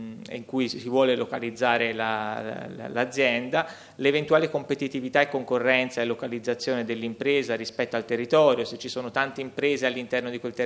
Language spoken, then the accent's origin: Italian; Florence, Tuscany, Italy; anch'io sono di Firenze